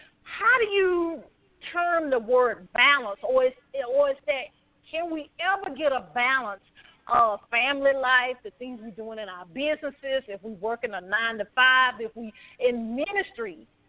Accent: the South, United States; Because, you know, I'm from the South, and, you know, in the South they said what stayed in the house, what happened in the house stayed in the house

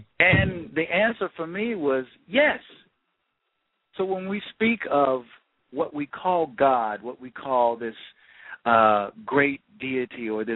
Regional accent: the South, United States; I was born and raised here in the South into a very cohesive community that was founded in 1868 by a missionary.

